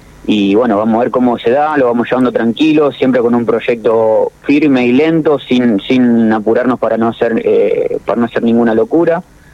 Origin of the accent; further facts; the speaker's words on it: Máximo Paz, Santa Fe, Argentina; Aparte yo jugué en Máximo Paz, mi pueblo